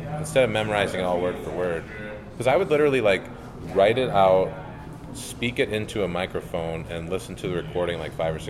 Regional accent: Traverse City, Michigan, United States; now in Austin, United States; No, I'm from Northern Michigan. Yeah, from Traverse City.

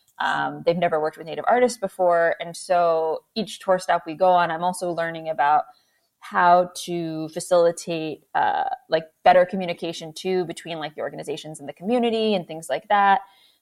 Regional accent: Connecticut, United States; I'm zooming in from my traditional lands in Connecticut. I'm a citizen of the Mohegan tribe, and I'm happy to be here at home

